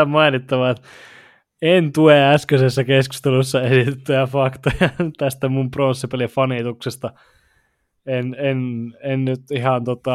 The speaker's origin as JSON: {"language": "Finnish", "town": "Jyväskylä", "region": "Central Finland", "country": "Finland", "said": "Kaikki tietää, että mä oon Jyväskylästä kotosi."}